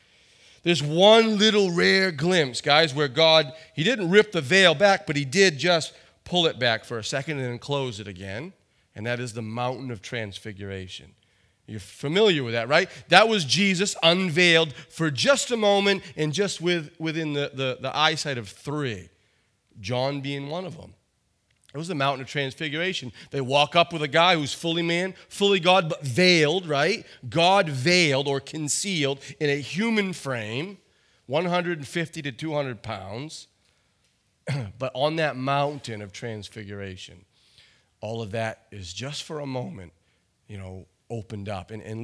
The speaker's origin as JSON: {"language": "English", "country": "Ireland", "said": "I definitely don't think, and I am Irish, but I definitely don't think he was a red hair, red bearded, green-eyed Irish guy"}